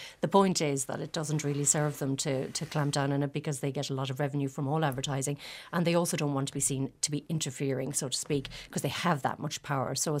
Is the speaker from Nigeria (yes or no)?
no; Tipperary, Munster, Ireland; so I'm from Tipperary